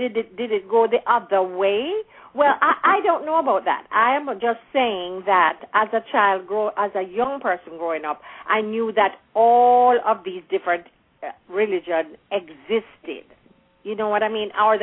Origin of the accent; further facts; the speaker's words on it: Jamaica; as growing up in Jamaica, of course, as you mentioned, Phyllis, you weren't allowed to go